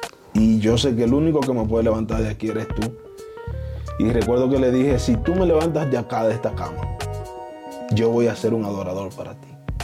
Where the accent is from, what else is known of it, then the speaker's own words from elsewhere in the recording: Jacagua, Santiago, Dominican Republic; yo soy de Jacagua, que es la comunidad donde yo vengo, en Santiago de los Caballeros, en República.